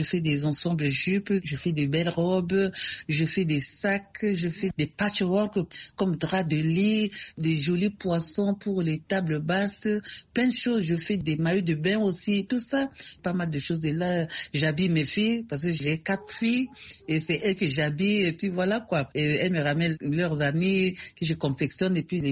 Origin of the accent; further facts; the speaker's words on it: Central African Republic; Il y a un très grand festival international de contes et de l'oralité chaque année chez nous en Centrafrique